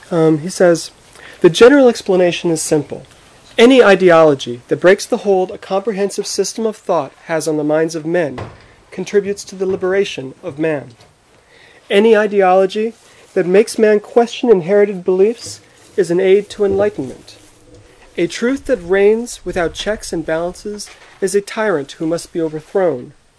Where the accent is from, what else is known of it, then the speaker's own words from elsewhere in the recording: Connecticut, United States; I'm from Connecticut.